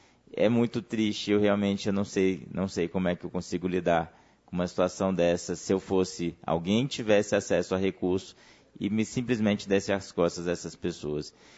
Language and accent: Portuguese; Northeast Region, Brazil; now in Distrito Federal, Brazil; Sou nordestino com muito orgulho, tá? E hoje estou aqui na região do norte, em torno norte do DF e nordeste goiano.